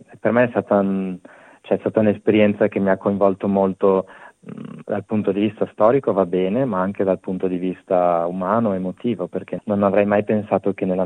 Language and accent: Italian; Friuli-Venezia Giulia, Italy; del mio paese, che è un paese di 2000 abitanti, che è un paese minuscolo alla periferia di Udine.